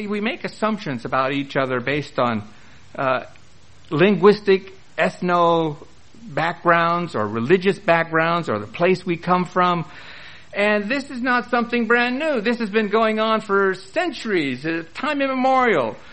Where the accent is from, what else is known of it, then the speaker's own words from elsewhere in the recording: Kansas, United States; now in Chicago, United States; I might mention to you that I grew up in Kansas